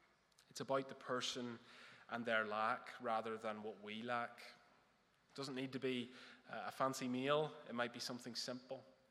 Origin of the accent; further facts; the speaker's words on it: Northern Ireland, United Kingdom; I'm from the North Coast, and so not too far away from McGilligan Prison.